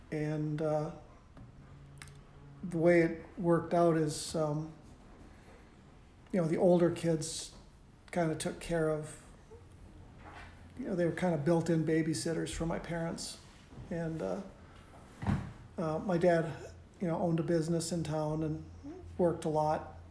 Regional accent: Northfield, Minnesota, United States; I grew up in Northfield, Minnesota. It's a small farming and college town in southern Minnesota.

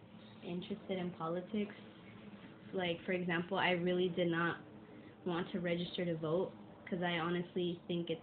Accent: Los Angeles, California, United States; I grew up in South LA, specifically South Central.

